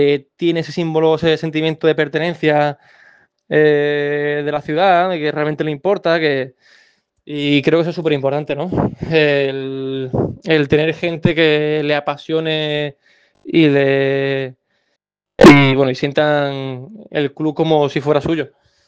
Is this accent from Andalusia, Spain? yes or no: yes; Málaga, Andalusia, Spain; Por volver a formar parte de este proyecto de mi tierra, ¿no? De mi Málaga.